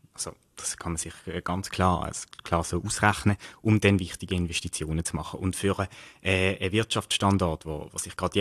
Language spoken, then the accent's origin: German; Basel-Stadt, Switzerland; ich komme aus dem Kanton Basel-Stadt